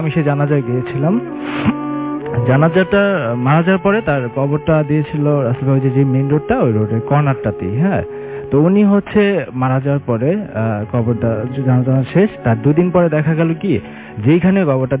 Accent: Barisal, Barisal Division, Bangladesh; now in Rampura, Bangladesh; আমি হচ্ছে বরিশাল থেকে আসছি, জবের পারপাসে আমি হচ্ছে রামপুরে থাকি।

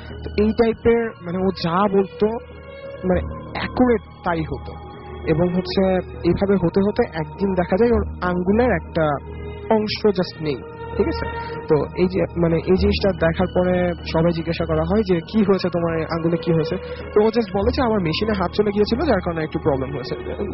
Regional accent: Bangladesh; এসেছি বাংলাদেশ থেকে।

